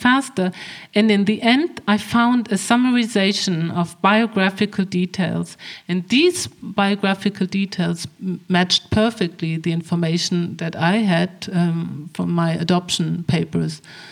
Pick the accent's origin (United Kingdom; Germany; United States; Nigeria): Germany; Hamburg; And I was in the central library of my hometown in Hamburg.